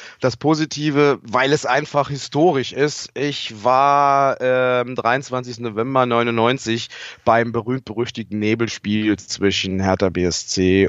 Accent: Saarland, Germany; now in Munich, Germany; bin jetzt 53, komme aus dem Stamm, aus dem Saarland, gebürtig, habe dort meine ganze Jugend durch selbst Fußball gespielt, wenn es auch nur auf dem Aschenplatz in der Kreisliga war.

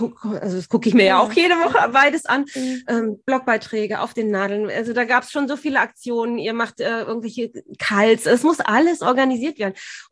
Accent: Bad Tölz, Bavaria, Germany; also eine von den Frauen kenne ich, weil sie aus meiner Heimatstadt kommt, aus Bad Tölz.

